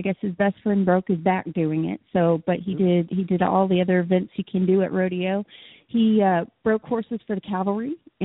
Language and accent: English; Kemp, Texas, United States; from Kemp, Texas